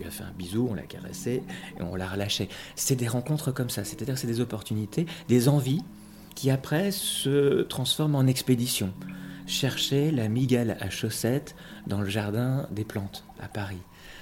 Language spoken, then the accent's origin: French; Belgium; Je viens de Belgique, pour moi la Belgique, c'est une immense ville.